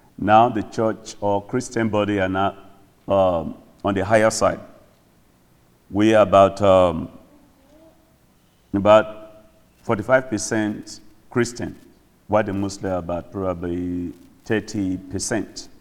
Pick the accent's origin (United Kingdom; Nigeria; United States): Nigeria; I'm from Nigeria, West Africa.